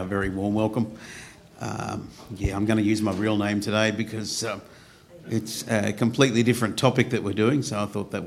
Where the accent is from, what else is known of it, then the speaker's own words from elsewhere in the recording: Queensland, Australia; as you know. I'm from Queensland